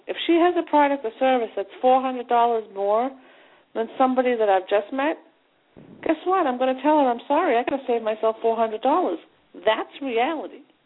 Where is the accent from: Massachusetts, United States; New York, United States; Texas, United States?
Massachusetts, United States; Boston; accent: Boston; You know, I grew up in a neighborhood in Boston. You know, anybody who's listening couldn't hear my Boston accent.